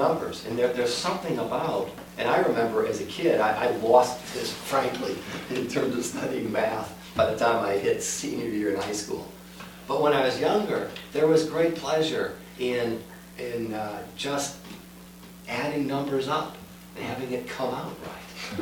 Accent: Midwest, United States; I come from the Midwest, and as much as I love Chicago, which I do love Chicago

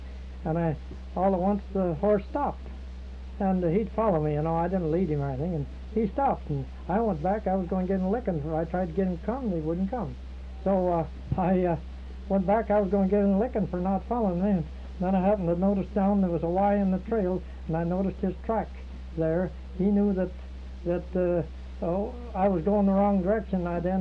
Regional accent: Montana, United States; now in Chelan, United States; And it's like I was raised in Montana.

